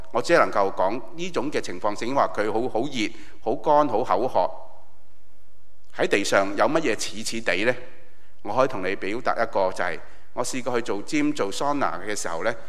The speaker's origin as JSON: {"language": "Chinese", "country": "Hong Kong", "said": "我很想你有个意识，因为我们香港人没什么国度观。"}